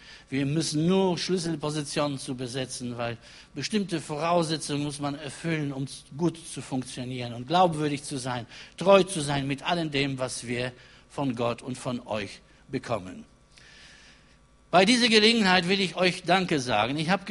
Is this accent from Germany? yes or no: no; Poland; German is a second language; Wir kommen ursprünglich aus Polen, das merkt ihr wahrscheinlich.